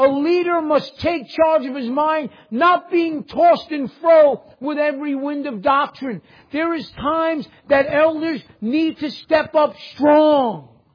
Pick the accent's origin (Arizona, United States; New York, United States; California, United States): New York, United States; accent: New York; I can drive a car barely, but I know my New York accent.